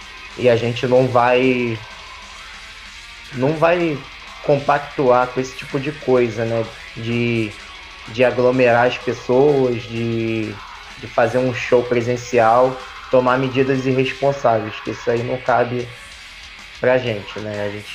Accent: Rio de Janeiro, Brazil; Nós todos somos da capital do Rio de Janeiro, mas cada um mora num bairro, né?

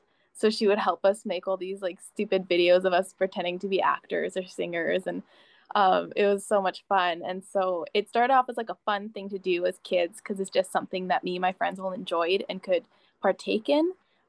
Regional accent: Canada; I'm an actor from Canada. I'm Filipino

